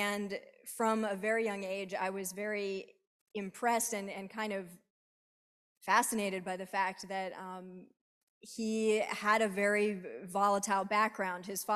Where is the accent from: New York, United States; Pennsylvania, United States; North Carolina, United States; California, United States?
North Carolina, United States; When we moved here in 2015 from North Carolina, which is where I'm from, everything was changing for us.